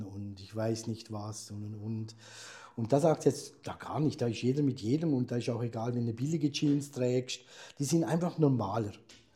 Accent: Berlin, Germany; Berlin hat sich in 20 Jahren wirklich so verändert, dass du eigentlich Berlin auch als Berliner nicht mehr kennst.

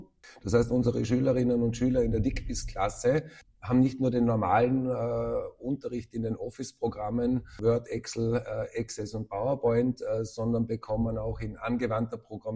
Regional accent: Carinthia, Austria; now in Feldkirch, Austria; Ich bin geboren und aufgewachsen in Kärnten und dann, weil sich das idealerweise damals so ergeben hat, nach Vorarlberg gekommen.

